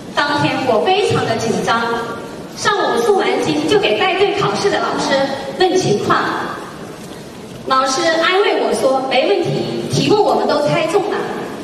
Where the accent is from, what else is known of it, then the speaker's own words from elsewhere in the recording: Shenzhen, Guangdong, China; 我是深圳人，一个平凡而又普通的女性，在深圳，我有一个幸福的家庭，我的先生很爱我，我有一个17岁的女儿